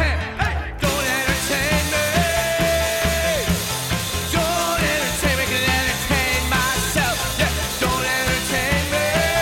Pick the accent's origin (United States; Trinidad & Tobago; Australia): United States; New Jersey; Born and raised in South Jersey, New Jersey.